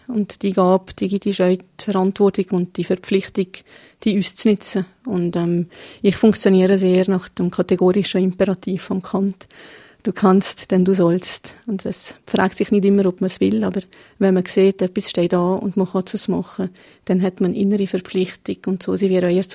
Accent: Geneva, Switzerland; born there; Also ich bin in Genf geboren.

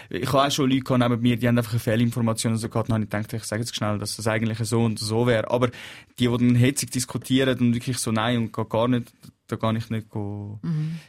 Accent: Switzerland; Also meine Heimat für mich ist die Schweiz. Was aber nichts daran tut, dass ich mich auch mit Ägypten verbunden fühle.

